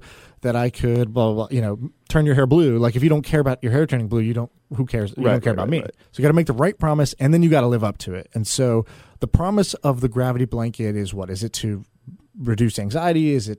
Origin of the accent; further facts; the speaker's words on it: United States; growing up in the States?